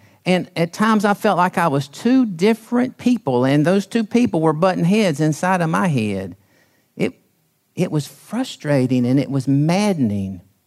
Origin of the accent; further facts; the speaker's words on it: Columbia, South Carolina, United States; I continued to work in my hometown in Columbia, South Carolina.